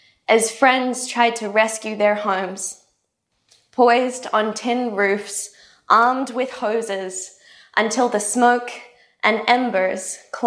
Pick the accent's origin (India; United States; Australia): Australia; Queensland; I grew up in Australia's tropical North Queensland, fishing frogs from the toilet and dodging snakes that hung from the ceiling, wetting down old sea turtles stranded at low tide outside our house.